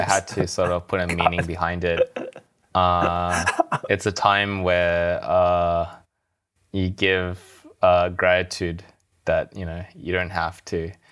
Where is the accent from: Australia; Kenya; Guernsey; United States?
Australia; I'm Australian, so I don't get Thanksgiving.